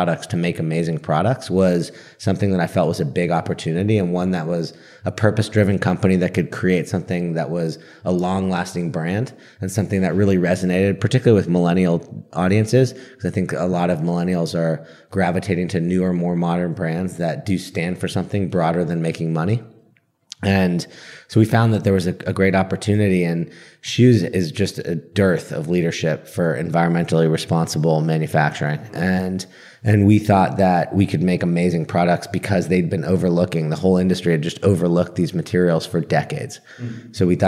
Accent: California, United States; And for me, kind of growing up in Northern California, it was all about, you know, doing smart things for the environment.

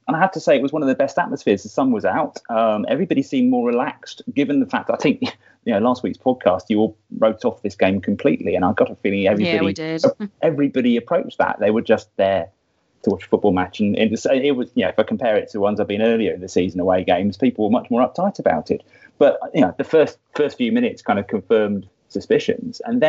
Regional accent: South West England, United Kingdom; Why did a boy growing up in the Somerset Levels in the 1970s support Burnley?

